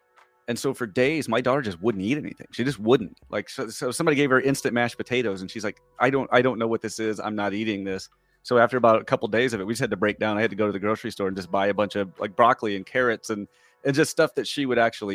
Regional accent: Indiana, United States; You know, I grew up in Indiana, where there's, you know, just corn everywhere.

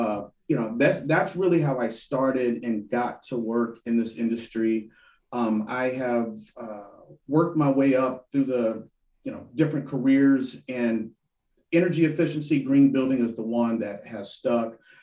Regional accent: Louisiana, United States; So I'm originally from Louisiana. My father was in the HVAC business.

